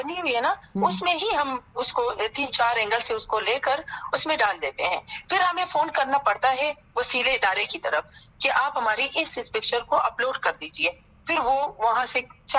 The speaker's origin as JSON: {"language": "Urdu", "region": "Balochistan", "country": "Pakistan", "lives_now": "Karachi, Pakistan", "said": "کیونکہ میں بلوچستان کی ہوں, جو میرا اپنا شہر ہے, میری رہائش کراچی میں ہے."}